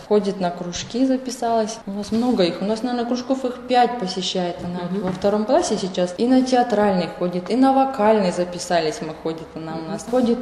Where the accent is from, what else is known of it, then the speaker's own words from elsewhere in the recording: Kachkarnaya, Russia; also born or lived in Kazakhstan; мы из деревни Качкарная. Я-то приехала из Казахстана еще ребенком. С родителями мы переехали сюда.